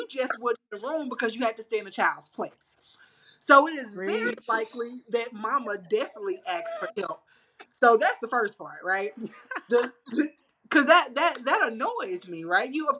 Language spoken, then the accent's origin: English; Shreveport, Louisiana, United States; I am Louisiana chick through and through, live in Shreveport, born and raised in Shreveport